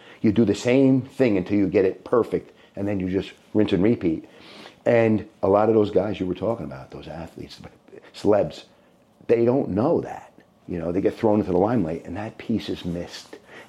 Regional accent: Newark, New Jersey, United States; I grew up in Newark, New Jersey. It's like Brooklyn. Poor.

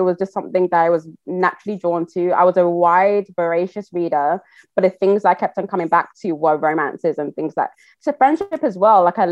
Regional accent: Nigeria; and I'm Nigerian, I'm Yoruba

